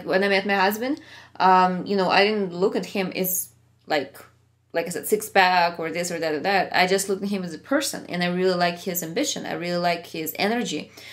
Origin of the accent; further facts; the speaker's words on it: Ukraine; English is a second language; Like, I have a little more tougher humor because I came from Ukraine